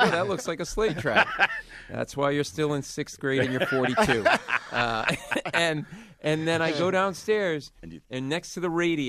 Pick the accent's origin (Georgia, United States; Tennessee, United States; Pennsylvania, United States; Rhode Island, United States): Rhode Island, United States; now in New York City, United States; no. I grew up in Rhode Island.